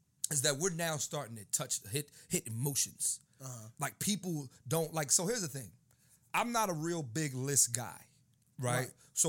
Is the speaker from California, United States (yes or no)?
no; Philadelphia, Pennsylvania, United States; I'm from Philadelphia. Uh-huh. I loved Southern hip-hop when I was growing up, but I didn't know a lot of it.